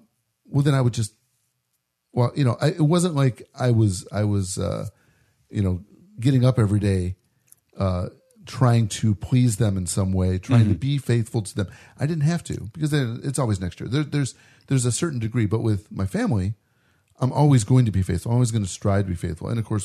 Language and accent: English; Chicago, Illinois, United States; I'm from Chicago, so I'm faithful. I'm a loyal Chicago guy, even though I'm ready to move.